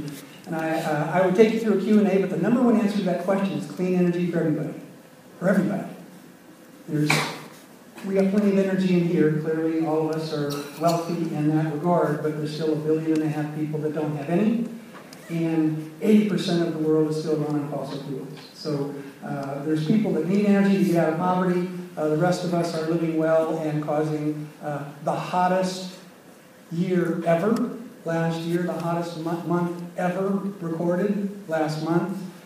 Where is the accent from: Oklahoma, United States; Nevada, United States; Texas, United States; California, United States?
California, United States; Oceanside; I grew up in Oceanside, and my dad was the vice president up in MiraCosta.